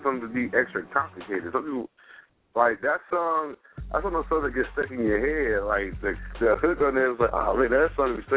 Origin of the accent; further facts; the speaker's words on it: Trenton, New Jersey, United States; from Trenton, New Jersey, so. Trenton, make the world take.